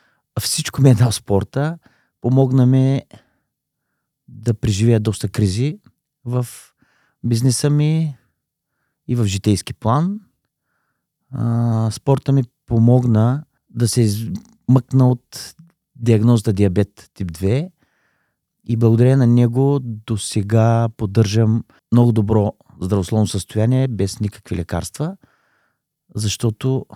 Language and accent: Bulgarian; Veliki Preslav, Shumen Province, Bulgaria; съм от Велики Преслав. Баща съм на две дъщери, учител по професия, но предприемач по душа.